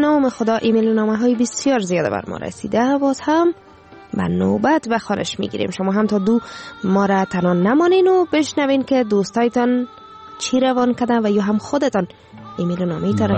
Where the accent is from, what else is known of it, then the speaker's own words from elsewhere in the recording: Afghanistan; now in Sweden; من مدت 15 سال می‌شود در سویدن زندگی می‌کنم و از حال و احوال افغانستان کاملاً بی‌خبر بودم. وطنم را آهسته آهسته فراموش کرده بودم